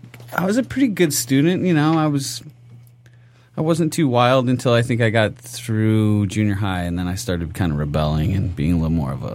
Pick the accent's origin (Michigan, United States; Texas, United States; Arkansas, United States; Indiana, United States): Michigan, United States; Plymouth; also born or lived in Livonia; I was there till I was 5 years old, and at the ripe old age of five, I moved to Plymouth, which is the town next door.